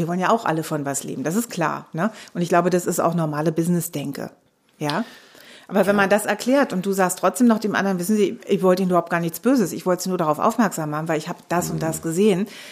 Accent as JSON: {"language": "German", "region": "Berlin", "country": "Germany", "said": "auch als Berliner muss man natürlich auch für die Schwaben unter uns eine gute Antwort parat haben."}